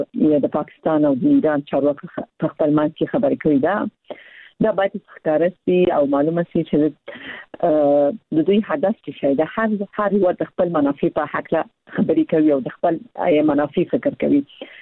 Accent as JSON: {"language": "Pashto", "country": "Afghanistan", "said": "نه خو موږ افغان یو موږ مسلمان یو"}